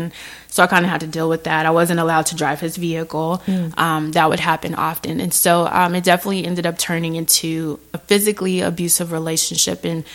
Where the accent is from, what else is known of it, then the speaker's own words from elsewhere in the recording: San Diego, California, United States; moved away as an adult; I am from San Diego, and upon getting married, relocated to the city that he was in, and didn't have any close family or friends nearby.